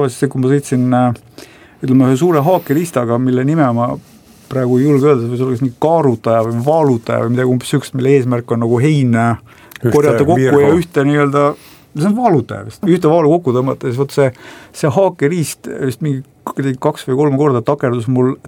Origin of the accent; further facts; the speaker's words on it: Kuressaare, Saare County, Estonia; olen Kuressaarest jah , et elasin ütleme bussijaama kandis , Ida-Niidu ja Kesklinna vahel siis